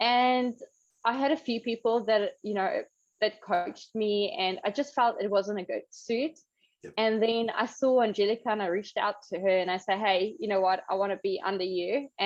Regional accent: South Africa; moved away as an adult; now in New Zealand; I'm originally from South Africa, and I moved to New Zealand about 5 years ago.

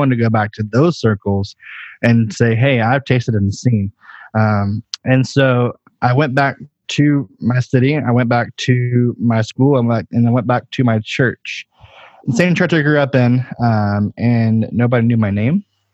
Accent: Texas, United States; now in Tracy, United States; I live in Northern California. So I live in Tracy, which is about 45 minutes from San Francisco. I'm originally from Texas.

